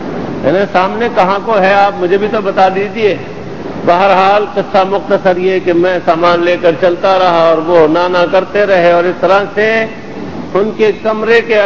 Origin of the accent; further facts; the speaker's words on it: Pakistan; میں نے بتایا میں پاکستان کا ہوں۔